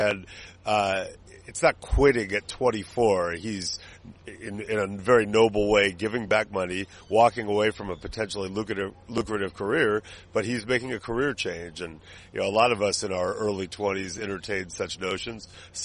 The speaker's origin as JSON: {"language": "English", "region": "California", "country": "United States", "said": "After all, I'm from California. It's very bright."}